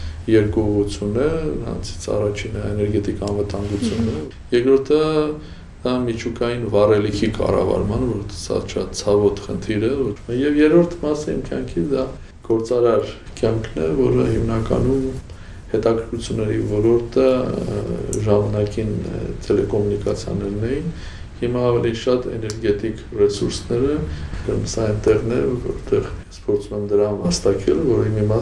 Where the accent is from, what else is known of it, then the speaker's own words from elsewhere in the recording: Yerevan, Armenia; բայց իրականում Երևանցի եմ և ինչպես ծնվել եմ Երևան քաղաքի Դեմիրճյան փողոցում, այդպես էլ շարունակում եմ ապրել։